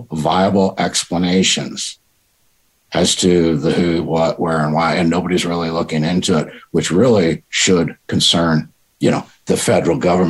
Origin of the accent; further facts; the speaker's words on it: Florida, United States; Bear in mind, I'm from Florida.